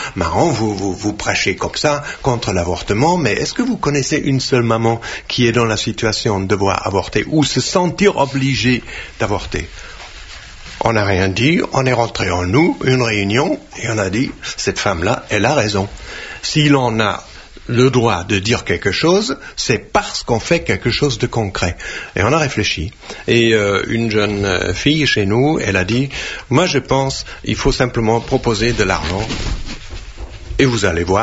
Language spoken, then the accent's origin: French; Germany; French is a second language; Parce que là, en Allemagne, vous savez bien que je suis allemand.